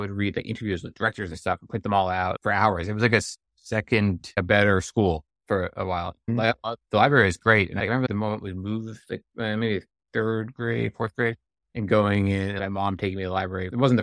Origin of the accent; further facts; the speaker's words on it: Massachusetts, United States; I grew up mostly in New England, outside of Boston, and cool, like early 1900s, big old building.